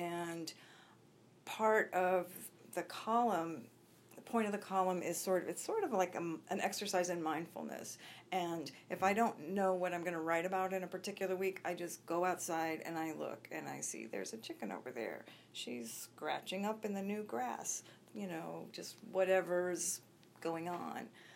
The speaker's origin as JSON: {"language": "English", "region": "Midwest", "country": "United States", "said": "You know, I'm from the Midwest for many generations, and I find as I get older, I sort of embody some of that Midwestern stoicism"}